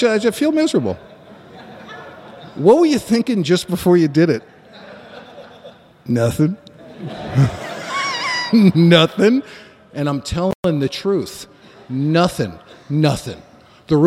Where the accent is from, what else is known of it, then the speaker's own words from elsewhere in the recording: New York City, New York, United States; I grew up in the Bronx in New York City to a really troubled family.